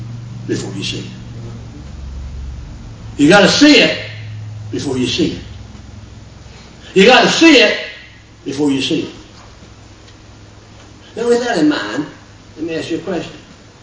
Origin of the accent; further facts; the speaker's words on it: Lynchburg, Virginia, United States; I grew up in Lynchburg, Virginia, sitting in a Bible meeting in Western Norwalk at the Tom Fruit Baptist Church.